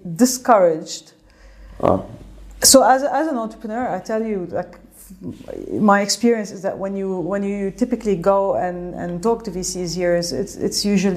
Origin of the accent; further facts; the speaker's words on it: Lebanon; moved away; Look, I grew up in Lebanon, okay?